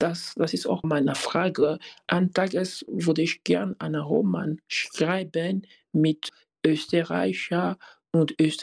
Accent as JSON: {"language": "German", "country": "DR Congo", "second_language": "German", "moved": "yes", "lives_now": "Europe", "said": "ich lebe einfach in Europa, weil mein Heimatland ein kaputtes Land ist. Das ist ein Grund. Es ist einfach nicht möglich, als Schriftsteller im Kongo zu leben."}